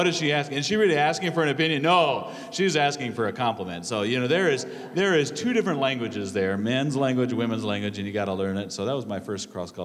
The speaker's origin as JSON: {"language": "English", "region": "Wisconsin", "country": "United States", "tie": "born there", "said": "But we loved Montana, and I was born in Wisconsin."}